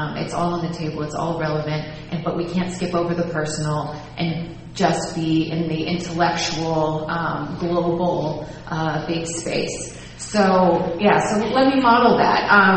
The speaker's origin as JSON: {"language": "English", "town": "San Diego", "region": "California", "country": "United States", "tie": "born or raised there", "said": "I grew up in San Diego, at the beach loving, swimming, my high school newspaper editor, and was also Muslim."}